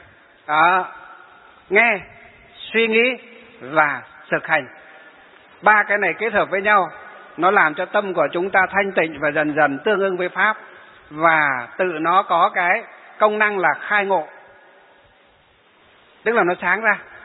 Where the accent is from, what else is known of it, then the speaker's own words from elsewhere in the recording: Hòa Bình, Vietnam; ở trên Hòa Bình, ở tỉnh mà quê hương của tôi á